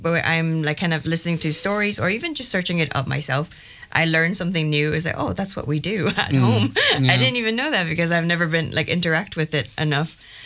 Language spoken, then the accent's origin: English; Ireland; also born or lived in Malaysia; I grew up in Ireland, but I was born in Malaysia. So I am Southeast Asian.